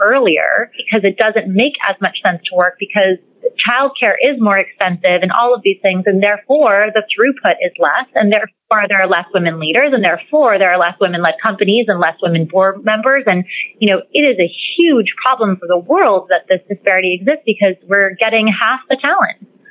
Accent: Southwest, United States; I came from the Southwest, low cost of living. I had a single mother.

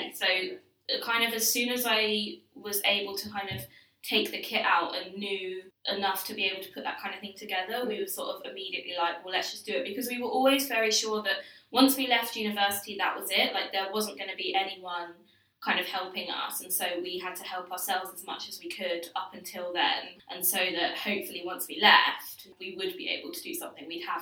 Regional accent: Bournemouth, South West England, United Kingdom; I'm from Bournemouth and tried to go to Bournemouth Uni, but they didn't want me.

